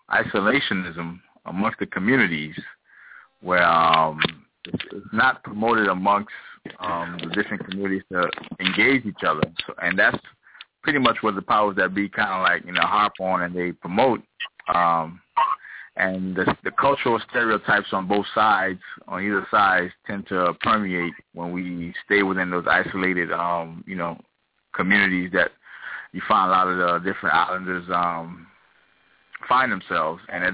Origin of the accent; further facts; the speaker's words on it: Bahamas; born there; accent: Bahamian; But me, I was born in Bahamas, and I never been to Haiti, but my parents are Haitian, so I still spoke Creole, but I had a Bahamian accent